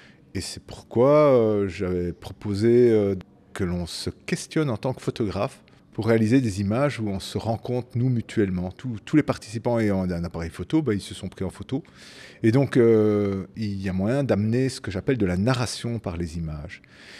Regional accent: Belgium; ça veut dire montagne, et je viens de Belgique.

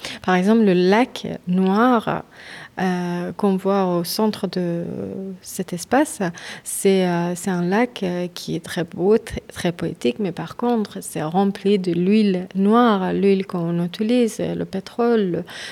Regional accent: Iran; Alors, je viens d'Iran, donc c'est un pays dans lequel le corps était toujours un sujet de tabou.

